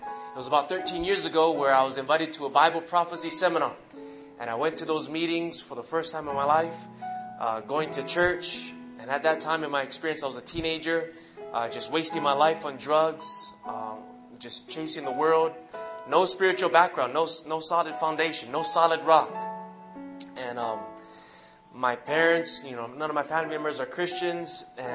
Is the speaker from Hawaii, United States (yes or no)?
yes; Hawaii, United States; You know, growing up in Hawaii, Hawaii is known for being a melting pot of all types of different nationalities.